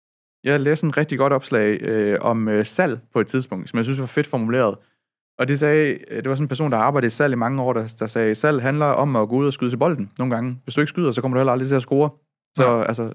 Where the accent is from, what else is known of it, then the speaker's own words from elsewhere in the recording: Region of Southern Denmark, Denmark; som mødet ligger på Fyn, hvor jeg kommer fra.